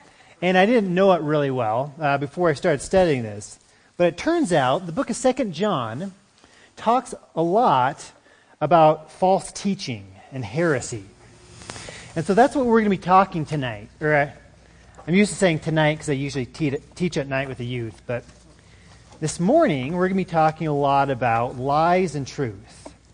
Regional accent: United States; If you've ever been to where I grew up in the Navajo Reservation, you can probably picture it really well.

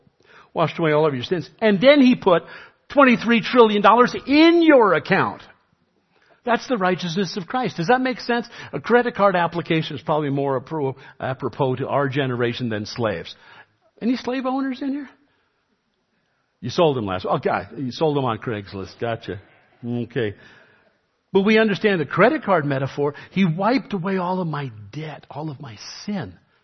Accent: New York City, New York, United States; Funny thing is, I grew up in the Roman Catholic Church in New York City.

